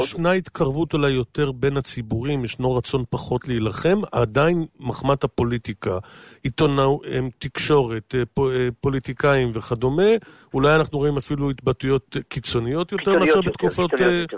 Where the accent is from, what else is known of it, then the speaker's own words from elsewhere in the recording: Jerusalem, Jerusalem District, Israel; אני כירושלמי לירושלמי